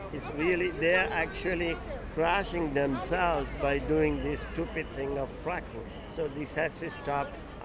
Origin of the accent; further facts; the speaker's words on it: Philadelphia, Pennsylvania, United States; I'm from Philadelphia, and I'm representing the Green Party.